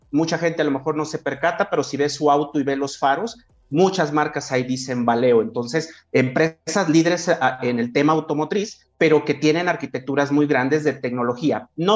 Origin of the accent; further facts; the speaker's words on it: San Luis Potosí, Mexico; Bueno, soy oriundo de San Luis Potosí, de la capital.